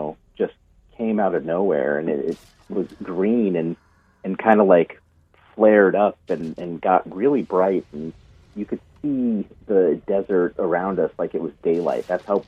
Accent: Chicago, Illinois, United States; born there; also born or lived in New Mexico; so I was born in Chicago, but I lived in New Mexico

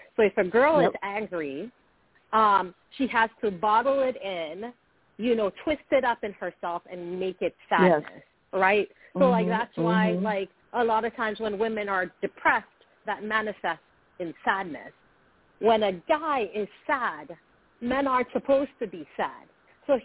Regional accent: Sierra Leone; when I grew up in Sierra Leone, I grew up next to a marsh that drained out into the beach, right?

